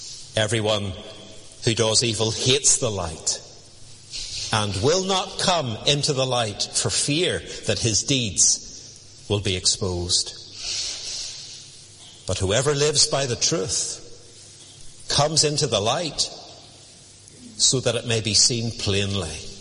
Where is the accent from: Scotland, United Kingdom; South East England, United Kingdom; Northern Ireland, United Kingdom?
Northern Ireland, United Kingdom; Bangor; I was brought up in Rosemary Park Baptist Church in Bangor. There are one or two Rosemary Parkers about Lisburn, and I met one or two of them this morning.